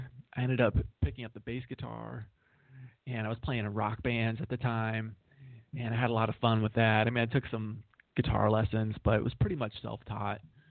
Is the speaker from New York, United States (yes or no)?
no; Ohio, United States; And, you know, I grew up in Ohio, so this was Toledo, Ohio.